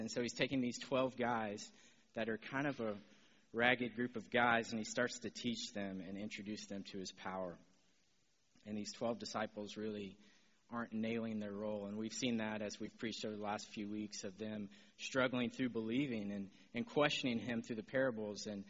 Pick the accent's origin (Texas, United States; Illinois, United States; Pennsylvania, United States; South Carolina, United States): Texas, United States; New Caney; I grew up in New Caney and standing in the equipment room of New Caney High School